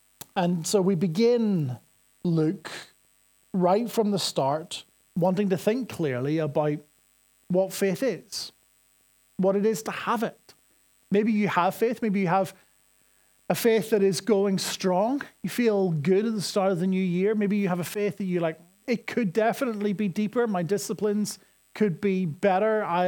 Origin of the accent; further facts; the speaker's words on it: Northern Ireland, United Kingdom; accent: Northern Irish; You're going to have to forgive my Northern Irish accent for the entirety of this series, because I say the verb to look and the male name look the same.